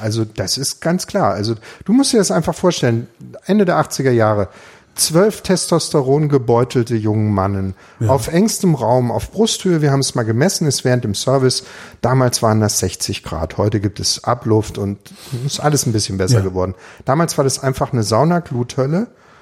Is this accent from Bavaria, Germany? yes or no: no; Ravensburg, Baden-Württemberg, Germany; In Ravensburg.